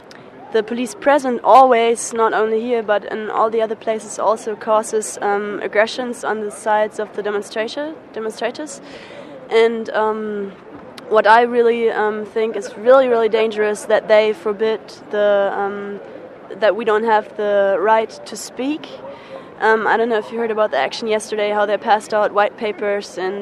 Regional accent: Berlin, Germany; English is a second language; then we said we're from Berlin, and they said they asked us what we're doing, and we said we're tourists

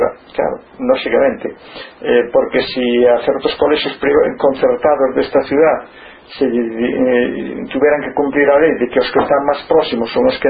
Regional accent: Lugo, Galicia, Spain; eu son de Lugo, iba desde o meu un barrio, o meu colexo que me quedaba ao centro, e caminhando, íbamos todos.

